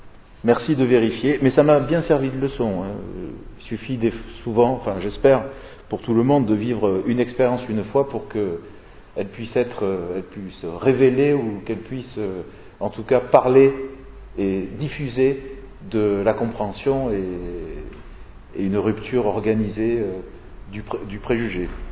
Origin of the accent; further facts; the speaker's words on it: Gascony, France; also born or lived in Lyon; puisque j'étais à Lyon et je venais de la Gascogne natale.